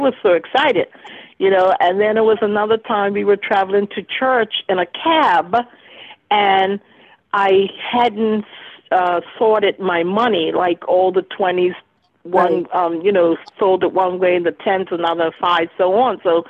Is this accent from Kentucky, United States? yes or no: no; Massachusetts, United States; I know Shirley, we're both from Massachusetts.